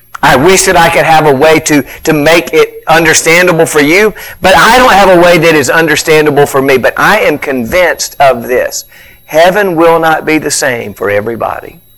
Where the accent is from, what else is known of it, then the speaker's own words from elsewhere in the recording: West Point, Mississippi, United States; I grew up in West Point. West Point is not known for many things, but we can play football over there. The Green Wave just keeps marching on.